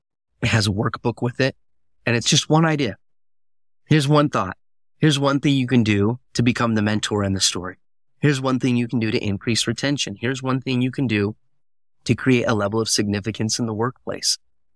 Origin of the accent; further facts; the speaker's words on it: Heber City, Utah, United States; I grew up in Heber City, Utah, small little town, and it's a wrestling community.